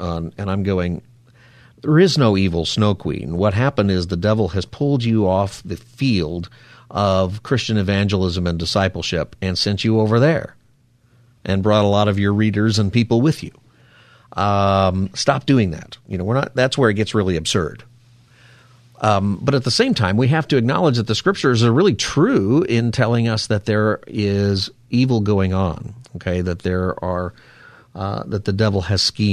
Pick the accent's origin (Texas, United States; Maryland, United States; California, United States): California, United States; Palmdale; I grew up here in Palmdale, which is a good place to be from.